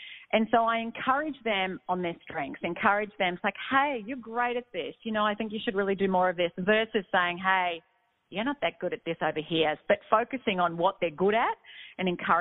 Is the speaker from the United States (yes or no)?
no; Australia; accent: Australian; I hope hopefully people can understand my Aussie accent